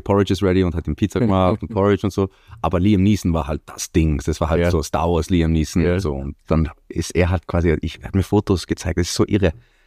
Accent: Iceland; German is a second language; ich komme aus Island und ich kenne die deutschen Titel nicht

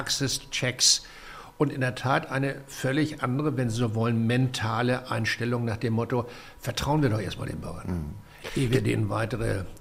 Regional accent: Baden-Württemberg, Germany; accent: Swabian; now in Bonn, Germany; Nee, also dass man mir meinen schwäbischen Akzent nicht so genau abnimmt, ist mir ziemlich bewusst.

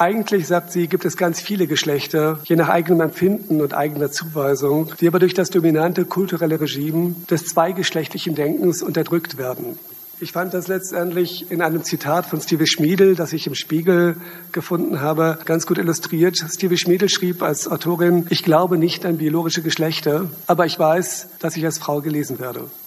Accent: West Germany, Germany; Ich komme ursprünglich aus Westdeutschland, bin seit 2005 in Ostdeutschland

